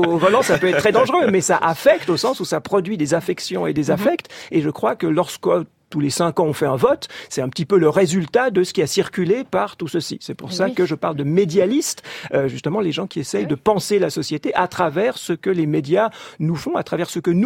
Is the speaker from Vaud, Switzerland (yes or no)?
no; Geneva, Switzerland; j'ai grandi à Genève et il y avait des maires communistes régulièrement à Genève